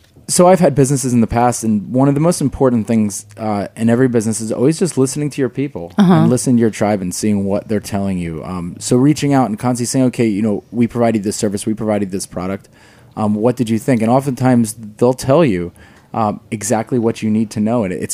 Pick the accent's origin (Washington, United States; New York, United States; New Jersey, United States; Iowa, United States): New Jersey, United States; No, I grew up in New Jersey, other California.